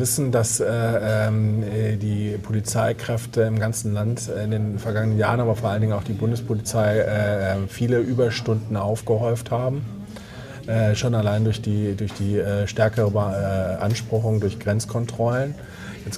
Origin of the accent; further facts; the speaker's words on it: Düsseldorf, North Rhine-Westphalia, Germany; born there; ich bin auf Karnevalsfreitag in Düsseldorf am Rhein geboren.